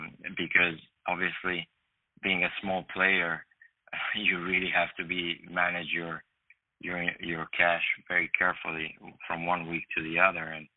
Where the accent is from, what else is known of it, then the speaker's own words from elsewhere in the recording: Italy; When I grew up in Italy